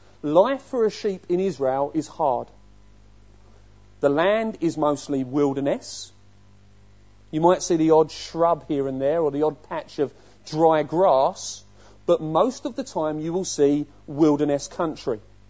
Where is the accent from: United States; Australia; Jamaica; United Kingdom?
United Kingdom; London; When I was growing up in Camberwell, central London, I didn't see many sheep.